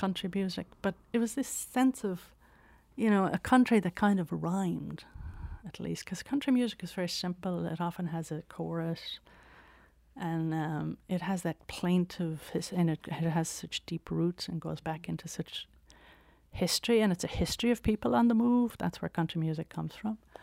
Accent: Ireland; I come from the South.

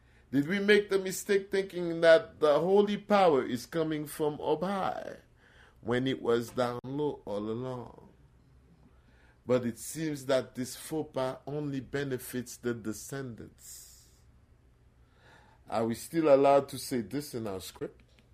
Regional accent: Haiti; drive an hour to my family's compound, because I'm from Haiti

